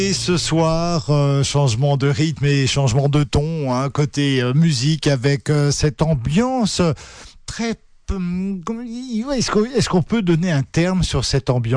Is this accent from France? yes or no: yes; France; Et parce que chez nous, en France, on peut considérer aussi que la musique classique, c'est pour une élite